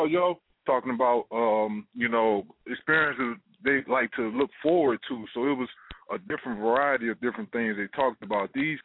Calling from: Illinois, United States; from Southside. What's going on, people?

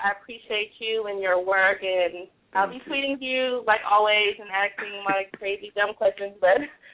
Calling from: San Francisco, California, United States; Hey, so I'm calling from San Francisco

